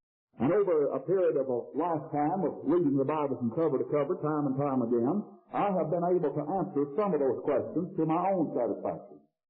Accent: Texas, United States; Sometimes in my home country, in the state of Texas, I go out at night and we're not bothered with industrial pollution.

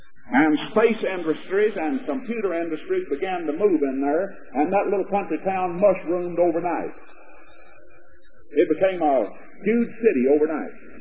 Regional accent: Pleasant Grove, Texas, United States; I was from Pleasant Grove, and I knew who I was representing, the Pleasant Grove community

